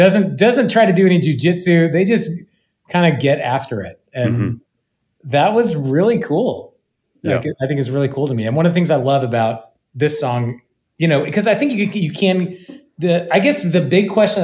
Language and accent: English; Las Vegas, Nevada, United States; And because I'm from Las Vegas, and then also in college, I even saw this band live